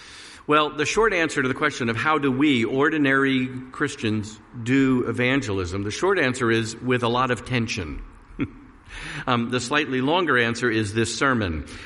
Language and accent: English; New York, United States; accent: New York; And I'm originally from New York, and I've kind of lost my New York accent, but I can turn it back on if you want me to.